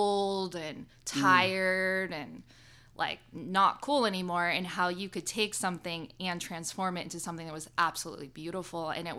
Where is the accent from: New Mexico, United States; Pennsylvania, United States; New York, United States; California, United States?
California, United States; I am from California.